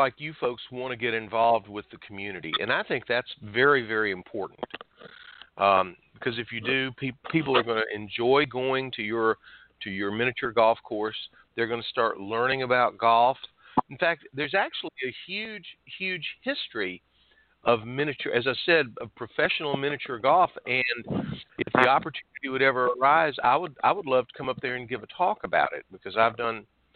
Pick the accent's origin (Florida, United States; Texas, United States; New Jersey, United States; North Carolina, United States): North Carolina, United States; I grew up in Burke County, which is, you know, not that far from you.